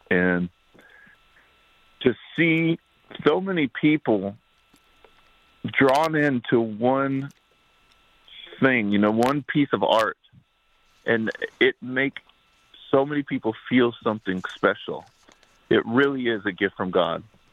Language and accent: English; Bakersfield, California, United States; I grew up in Bakersfield, California, and all that was there are oil fields, cotton fields, and country music.